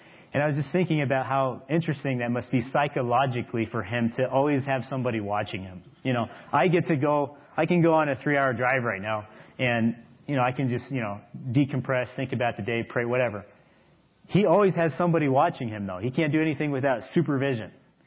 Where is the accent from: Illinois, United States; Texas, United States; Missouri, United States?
Texas, United States; I've listened to one of the evangelists that I grew up with in Texas.